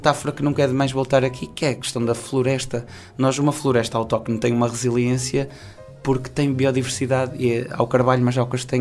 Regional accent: Norte, Portugal; Mas nós que somos minhotos e que nascemos neste caldo cultural que são os grupos folclóricos e as concertinas

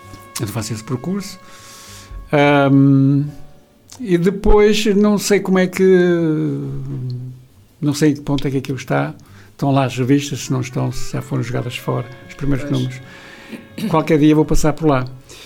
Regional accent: Barroselas, Viana do Castelo, Portugal; eu sou daqui de perto, sou aqui de Barroselas. Ah, eu sou de Barroselas.

